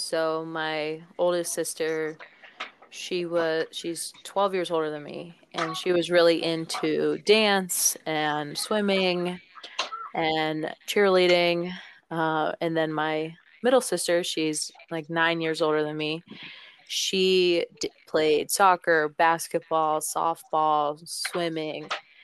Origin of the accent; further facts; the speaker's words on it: Cincinnati, Ohio, United States; now in Kansas City, United States; I grew up in Cincinnati, so the Bengals were kind of terrible my whole life, but I moved to Kansas City